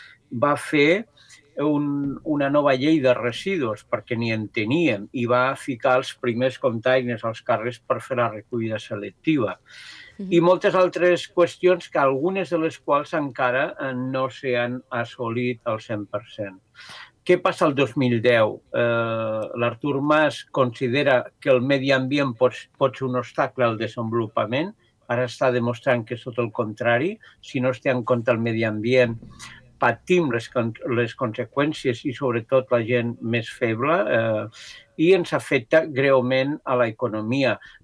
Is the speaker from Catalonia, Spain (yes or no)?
yes; Lleida, Catalonia, Spain; Nosaltres som de Lleida, estem més al nord, més tocant a Europa.